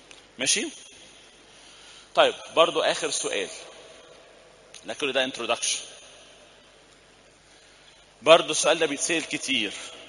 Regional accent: Egypt; ده موجود عندنا في مصر

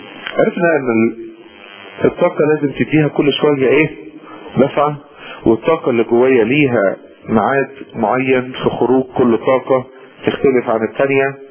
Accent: Upper Egypt, Egypt; او حاجات كده عندنا في الصعيد لا

